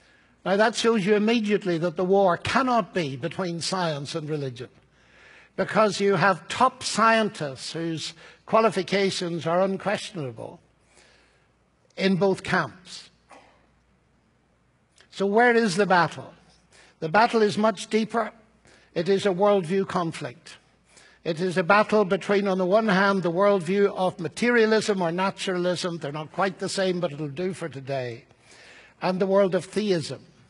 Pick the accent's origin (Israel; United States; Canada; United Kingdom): United Kingdom; Northern Ireland; I come from Ireland, Northern Ireland